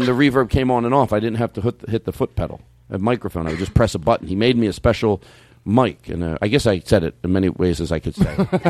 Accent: Philadelphia, Pennsylvania, United States; So anyway, I'm from Philadelphia

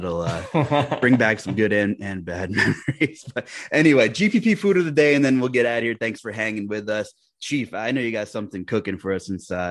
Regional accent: Long Island, New York, United States; I'm from Long Island and I'm a little bit of a sports mutt

